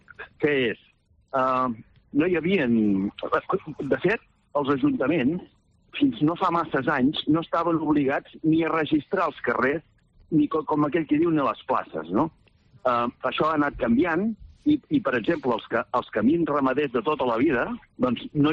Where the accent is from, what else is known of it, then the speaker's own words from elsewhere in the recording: Castellfollit del Boix, Catalonia, Spain; un municipi com el que sóc jo, que sóc de Castellfollit del Boix